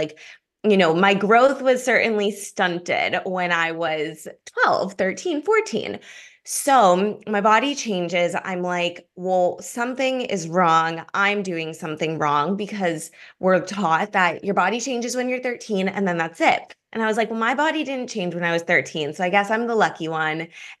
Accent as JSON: {"language": "English", "town": "Los Angeles", "region": "California", "country": "United States", "tie": "born or raised there", "said": "I grew up in Los Angeles, so I'm a West Coaster originally"}